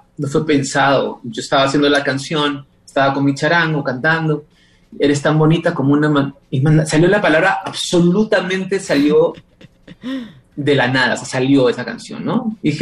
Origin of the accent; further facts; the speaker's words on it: Peru; como peruano siempre le pongo pinceladas, el charango.